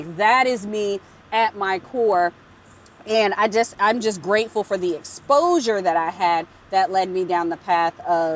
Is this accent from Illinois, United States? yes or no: no; Paterson, New Jersey, United States; I grew up in Paterson, New Jersey, inner city kid